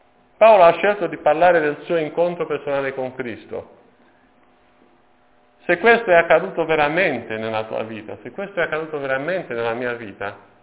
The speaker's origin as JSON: {"language": "Italian", "country": "Romania", "second_language": "Italian", "said": "Non sono stati dei tempi facili per il paese da dove io provengo, dalla Romania."}